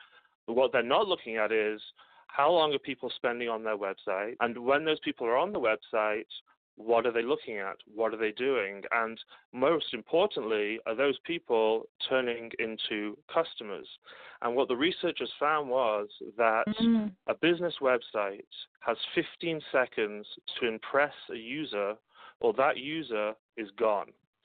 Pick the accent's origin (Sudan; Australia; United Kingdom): United Kingdom; Manchester, North West England; moved away as an adult; now in Detroit, United States; Well, I grew up in Manchester, England. I was born and raised there. I was there until I was 24. And then I met a girl from Michigan and we got married and I ended up living in Detroit.